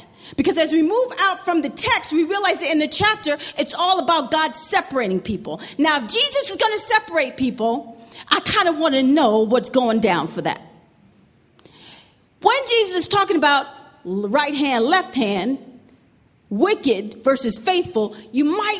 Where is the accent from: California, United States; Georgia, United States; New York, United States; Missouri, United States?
New York, United States; New York City; If you've been with me, you know that I'm from New York City, so I roll.